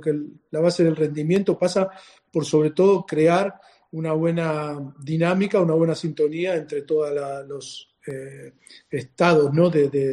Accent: Spain; soy un entrenador español

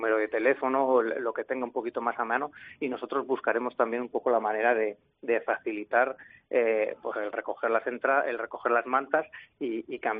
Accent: Soria, Castile and León, Spain; te lo dice una persona que viene de Soria, que está mucho más

